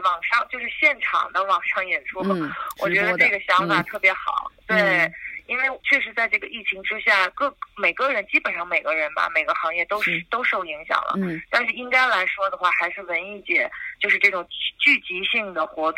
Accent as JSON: {"language": "Chinese", "region": "Beijing", "country": "China", "tie": "born or raised there", "moved": "as an adult", "lives_now": "London, United Kingdom", "said": "我是北京长大的。然后我就是2000年的时候来英国伦敦的皇家音乐学院留学，之后我就算旅居伦敦吧，"}